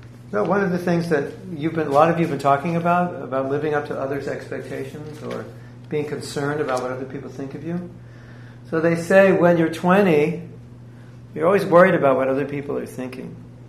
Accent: California, United States; also born or lived in South Africa; and I grew up in California.

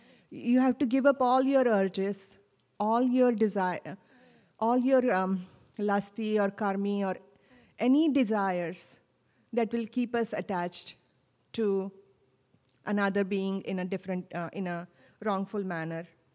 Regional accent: India; When I was growing up in India, a lot of my friends, you know, they went in different directions.

